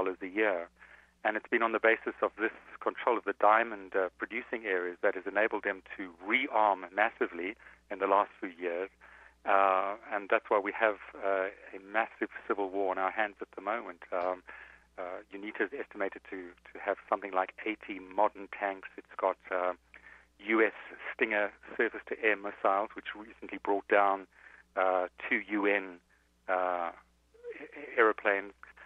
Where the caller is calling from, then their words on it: Johannesburg, Gauteng, South Africa; Yes, I'm speaking from Johannesburg.